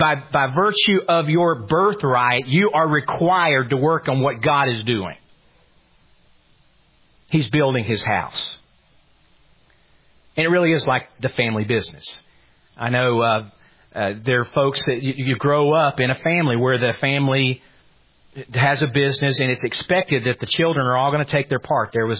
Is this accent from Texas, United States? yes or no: no; Duluth, Georgia, United States; I grew up here. My wife and I grew up in Duluth.